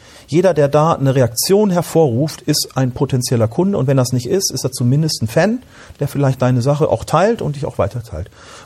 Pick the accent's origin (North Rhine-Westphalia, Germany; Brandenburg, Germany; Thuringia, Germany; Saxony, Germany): North Rhine-Westphalia, Germany; Gütersloh; Ich komme ja aus Gütersloh.